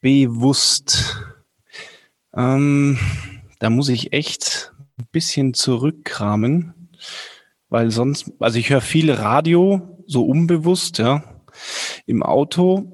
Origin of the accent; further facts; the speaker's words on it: Germaringen, Bavaria, Germany; born there; hat da in meinem Geburtsort in Germaringen die Blaskapelle geleitet